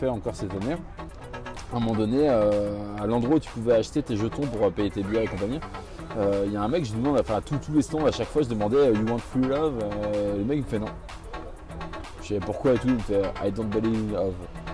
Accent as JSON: {"language": "French", "region": "Nouvelle-Aquitaine", "country": "France", "lives_now": "Belgium", "said": "Du Poitou-Charentes. Moi, je veux pas cracher dans la soupe, j'adore mon pays"}